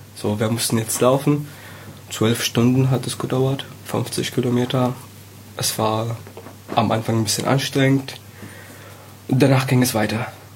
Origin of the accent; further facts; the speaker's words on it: Syria; born there; German is a second language; Ich bin Palästinenser, in Syrien geboren.